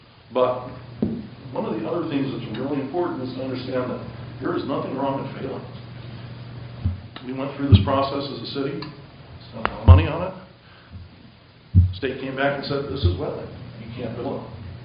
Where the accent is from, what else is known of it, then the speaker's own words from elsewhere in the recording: Florida, United States; I grew up down in Florida, and as a child, I had to hear lots of stories